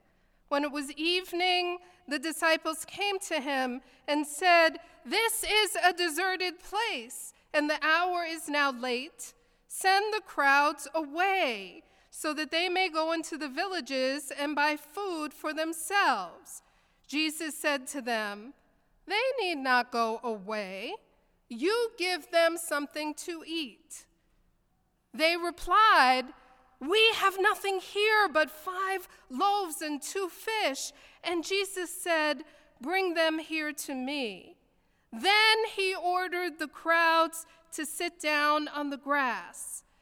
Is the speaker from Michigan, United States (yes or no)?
no; Bronx, New York, United States; I'm a girl from the Bronx, grew up as the daughter of immigrant parents, and embraced by University Heights Presbyterian Church.